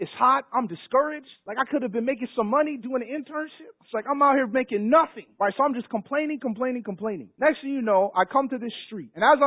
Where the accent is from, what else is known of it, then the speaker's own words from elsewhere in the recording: Chicago, Illinois, United States; I'm from the world. I'm from Chicago.